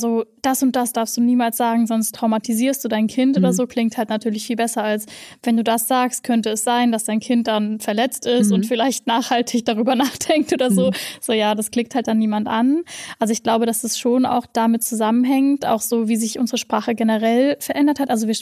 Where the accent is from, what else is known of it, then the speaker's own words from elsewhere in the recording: West Germany, Germany; ich bin im Westen aufgewachsen